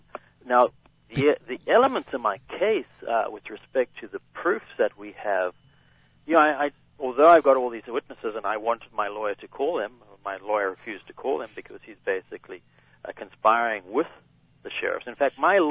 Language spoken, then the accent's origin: English; South Africa; born there; also born or lived in England; I was born in South Africa. I was educated in England, went to university in England. I've been in boarding schools, British-type boarding schools.